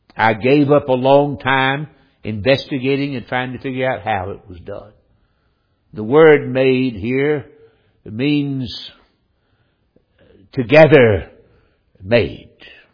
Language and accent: English; Winston-Salem, North Carolina, United States; preaching a conference in my hometown in Winston-Salem, North Carolina.